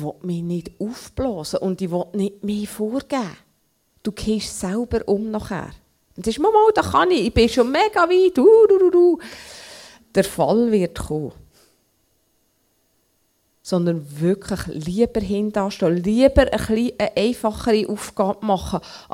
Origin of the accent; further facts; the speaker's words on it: Switzerland; Und da sind wir Schweizer sehr schwach.